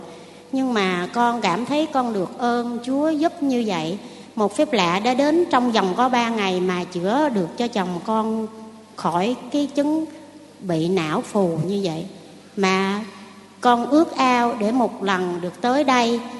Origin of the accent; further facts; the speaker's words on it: Cam Ranh, Khanh Hoa, Vietnam; quê con ở Cam Ranh.